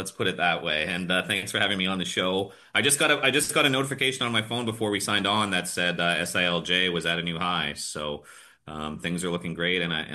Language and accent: English; Canada; But I'm Canadian, so I started my career looking in different places in Canada for different metals.